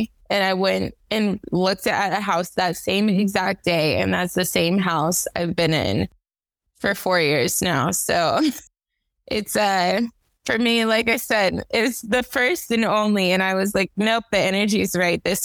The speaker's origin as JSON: {"language": "English", "region": "California", "country": "United States", "tie": "born or raised there", "said": "Today I'm currently in Minnesota. I am born and raised in California."}